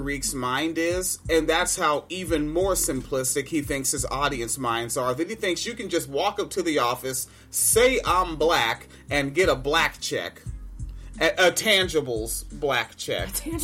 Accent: Spanaway, Washington, United States; also born or lived in Tacoma; I remember growing up in Washington State, from Spanaway to Tacoma, there was always a nice handful of black kids when I was a kid

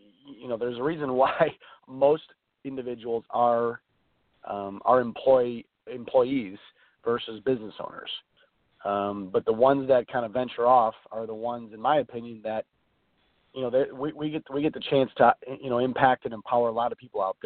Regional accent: Chicago, Illinois, United States; So the Chicago Cubs, I'm from Chicago, and they're doing their big parade today.

